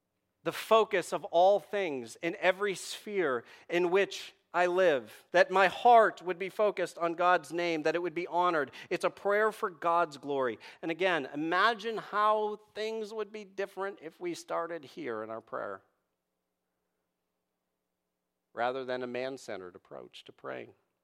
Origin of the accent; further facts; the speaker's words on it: Boston, Massachusetts, United States; If you don't know, I'm from Boston.